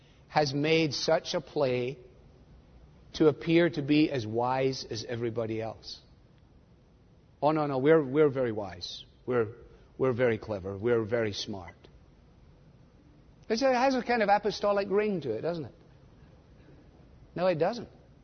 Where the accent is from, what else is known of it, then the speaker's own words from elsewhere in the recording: Scotland, United Kingdom; which is hard for me as a Scotsman